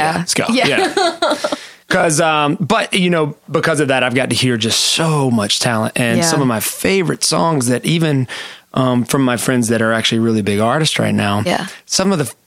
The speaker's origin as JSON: {"language": "English", "town": "Dothan", "region": "Alabama", "country": "United States", "said": "The big town of Dothan, Alabama."}